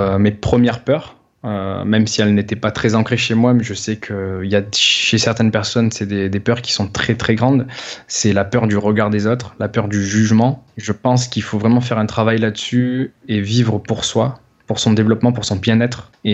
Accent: Marseille, Provence-Alpes-Côte d'Azur, France; also born or lived in Australia; now in La Ciotat, France; Je suis né, donc je suis de Marseille à la base. Je vis à La Ciotat, donc après on est parti en Australie, donc toujours sur les côtes.

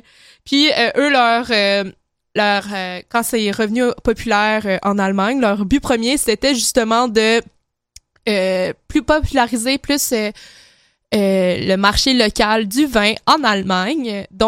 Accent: Quebec City, Quebec, Canada; now in Montreal, Canada; Moi, je viens de Québec puis je suis habituée au marché Noël allemand de Québec, que lui, c'est énorme. Là, c'est vraiment une tradition pour moi depuis que je suis jeune d'aller au marché Noël allemand à Québec. Puis là, c'est ma première année à Montréal.

